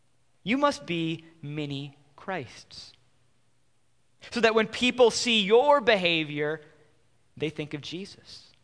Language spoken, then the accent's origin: English; Wisconsin, United States; even growing up in Wisconsin, I never thought Milwaukee was the type of town that you would love.